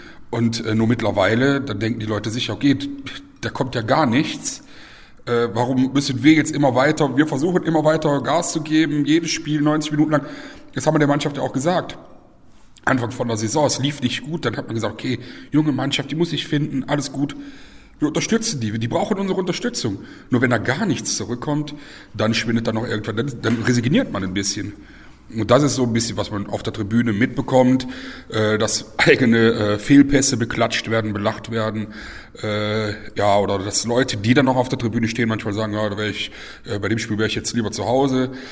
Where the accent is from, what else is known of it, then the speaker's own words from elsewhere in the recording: Eupen, Wallonia, Belgium; Eupen ist meine Heimatstadt